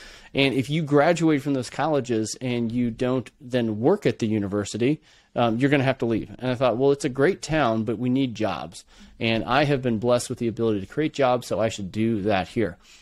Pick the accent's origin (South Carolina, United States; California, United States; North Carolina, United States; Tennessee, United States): California, United States; now in Idaho, United States; I grew up in the Bay Area. I was actually born at Stanford Hospital.